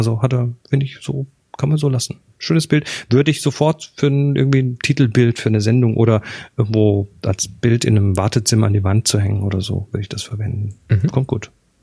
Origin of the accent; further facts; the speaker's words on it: Horb, Baden-Württemberg, Germany; Also ich kenne es zumindest aus Horb, da wo ich herkomme